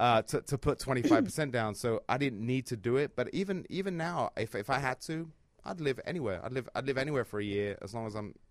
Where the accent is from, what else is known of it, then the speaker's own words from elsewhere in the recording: England, United Kingdom; moved away as an adult; now in United States; I was from England.